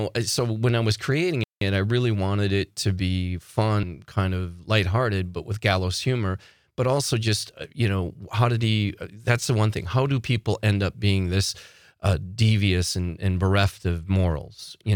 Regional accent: Waupaca, Wisconsin, United States; I'm from Wapaka, which is about 15 minutes from Plainfield, where Ed Gein is from.

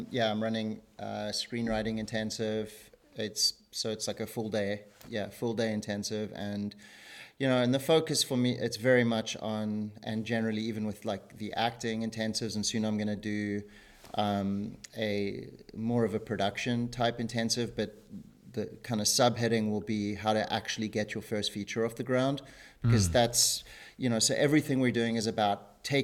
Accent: Cape Town, Western Cape, South Africa; I'm from South Africa originally, from Cape Town, but since Cape Town, we've only been in cities, and we've got two young boys, and we were living in Los Angeles at the time

